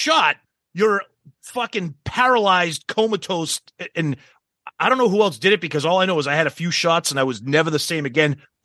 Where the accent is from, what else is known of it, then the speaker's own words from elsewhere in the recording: United States; And obviously, we can't hide it. We're fucking American.